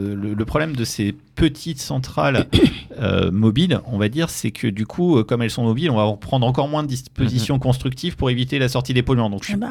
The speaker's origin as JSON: {"language": "French", "town": "Beaune", "region": "Bourgogne-Franche-Comté", "country": "France", "said": "moi, je suis originaire de Beaune, et je vais de temps en temps par là-bas, du côté de Sérigny, à côté du vignoble Bourguignon"}